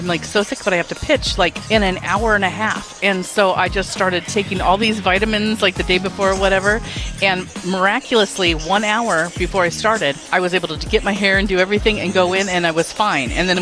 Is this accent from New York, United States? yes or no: no; Alaska, United States; You know, I'm from Alaska.